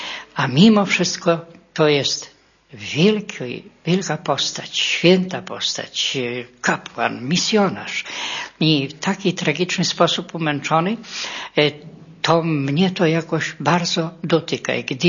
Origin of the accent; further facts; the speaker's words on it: Masovian Voivodeship, Poland; urodziłem się bardzo blisko jego miejsca urodzenia i też jestem mazowszaninem właśnie spod Rostkowa.